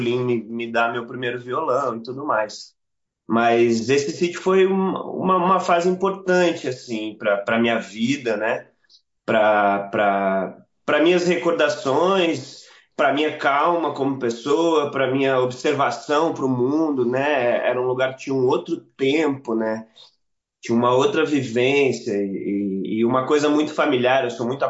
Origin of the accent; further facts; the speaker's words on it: Porto Alegre, Rio Grande do Sul, Brazil; a gente morava num apartamento em Porto Alegre, né? Nós somos de Porto Alegre, minha família toda é de lá.